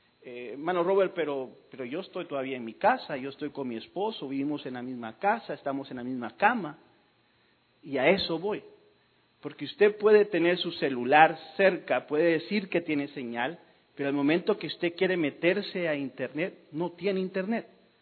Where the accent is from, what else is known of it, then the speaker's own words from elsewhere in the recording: Guatemala; o la mayoría de los guatemaltecos, yo soy guatemalteco, ella es salvadoreña.